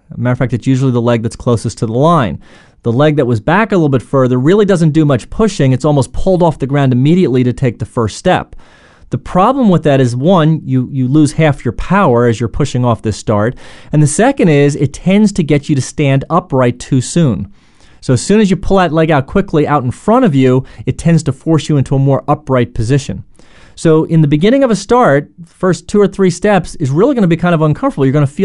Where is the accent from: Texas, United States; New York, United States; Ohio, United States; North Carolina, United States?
New York, United States; I'm from New York, so I used to use the analogy of the World Trade Centers.